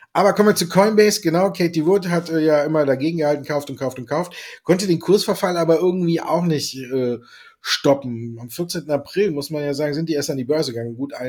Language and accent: German; Düsseldorf, North Rhine-Westphalia, Germany; born there; ich bin ja in Düsseldorf geboren